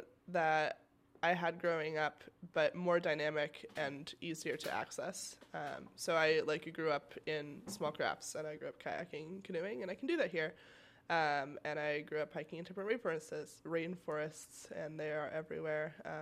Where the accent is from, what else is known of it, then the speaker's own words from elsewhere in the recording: Washington, United States; now in Juneau, United States; I grew up in Washington State in the Pacific Northwest and really loved it.